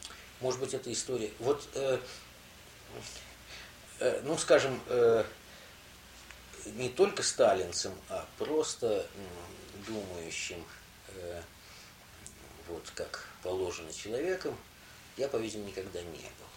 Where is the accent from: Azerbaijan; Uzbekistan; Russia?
Russia; Moscow; also born or lived in Ukraine; Я, в общем, москвич с трех лет.